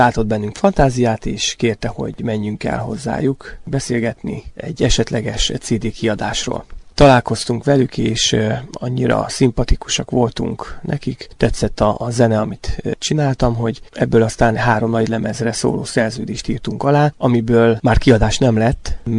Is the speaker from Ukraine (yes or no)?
no; Bélmegyer, Békés, Hungary; now in Békés, Hungary; Én bélmegyeri származású vagyok, 34 éves vagyok, 16 éve vagyok békési lakos.